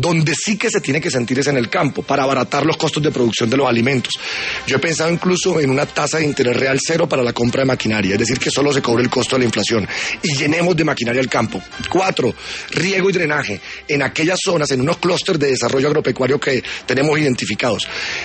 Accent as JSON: {"language": "Spanish", "region": "Córdoba", "country": "Colombia", "said": "Córdoba es un departamento maravilloso que sabe..."}